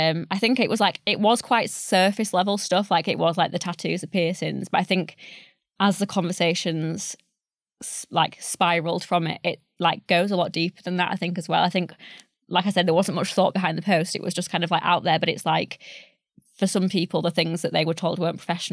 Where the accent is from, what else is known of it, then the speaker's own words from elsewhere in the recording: Yorkshire and the Humber, United Kingdom; accent: Yorkshire; So I lost, at that point, I lost my Yorkshire accent completely because I was surrounded by all these people with these, like you say, perfect pronunciation and really nice voices.